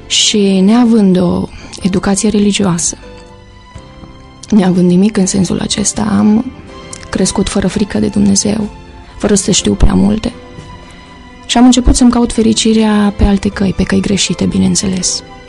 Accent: Baia Mare, Maramureș County, Romania; sunt din Baia Mare.

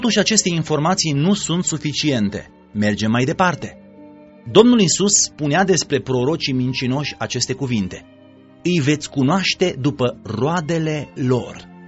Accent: Iran; Romanian is a second language; m-am născut și am crescut în Iran

